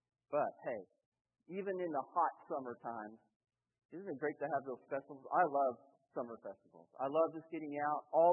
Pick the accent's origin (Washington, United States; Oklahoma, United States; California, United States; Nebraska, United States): Oklahoma, United States; Now I'm American. I'm from Oklahoma. And so, you know, I love a lot of the American traditions too.